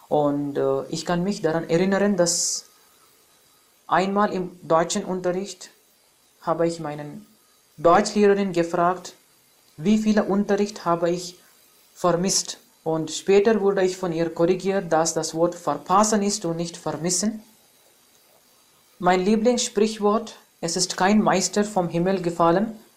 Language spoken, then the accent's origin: German; India; German is a second language; Ich komme ursprünglich aus Indien und ich bin im Jahr 1990 geboren. Ich lerne Deutsch